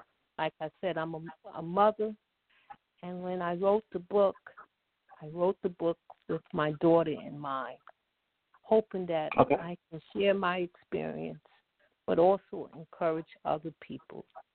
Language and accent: English; Brooklyn, New York, United States; also born or lived in South; So I'm proud to be a native of Brooklyn. I've been in Brooklyn for over 20 years.